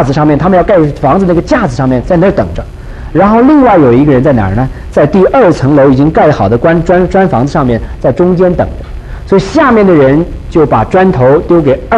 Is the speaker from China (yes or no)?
yes; China; 我们中国人真是有那个智慧